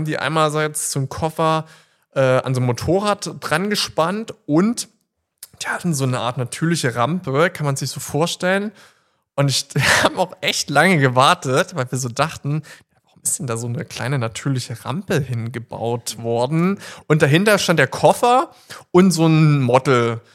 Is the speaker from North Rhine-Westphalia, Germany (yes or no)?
no; Saxony, Germany; so was direkt so vor meiner Heimat jetzt hier ist, in Nähe Dresden-Meißen.